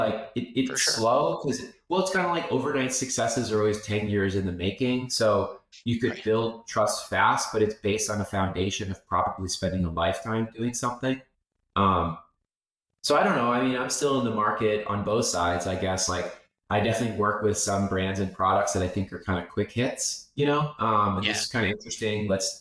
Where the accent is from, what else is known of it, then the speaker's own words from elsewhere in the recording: The Hamptons, New York, United States; I'm from the Hamptons on the east end of Long Island.